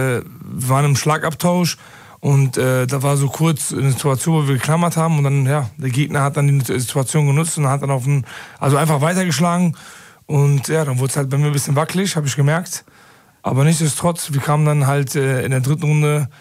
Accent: Bochum, North Rhine-Westphalia, Germany; ich bin in Bochum mehr oder weniger groß geworden, ne? Also zwar Wattenscheid, aber Wattenscheid ist immer so, ich sag mal, hat auch immer zu Bochum gehört, meiner Meinung nach.

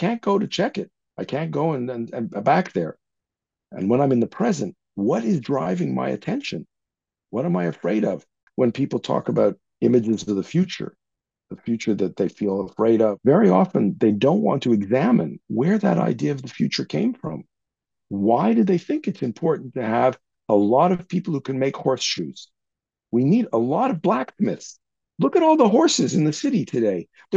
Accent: Canada; I'm from Canada.

